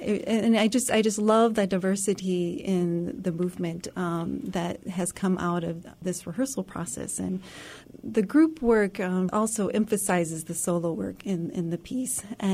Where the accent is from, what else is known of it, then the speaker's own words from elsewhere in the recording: Bismarck, North Dakota, United States; And my parents live in Bismarck, and I grew up in Bismarck. I'm from here originally.